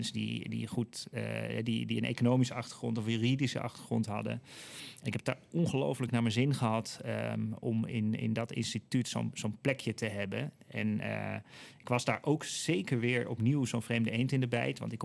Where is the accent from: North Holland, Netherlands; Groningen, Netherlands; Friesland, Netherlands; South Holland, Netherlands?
North Holland, Netherlands; Amsterdam; Ik was ook als Amsterdammer daar in Rotterdam.